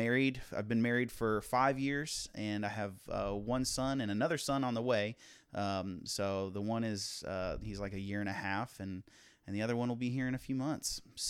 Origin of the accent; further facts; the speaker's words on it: Virginia, United States; also born or lived in Florida; I was born in Florida, but I grew up primarily in Virginia, and I came to Christ at a very young age.